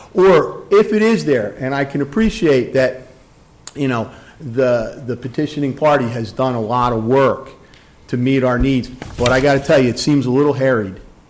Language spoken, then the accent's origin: English; New Jersey, United States; now in Virginia, United States; I don't know if you can tell by my accent, but I'm not a native Virginian. I was born and raised in New Jersey.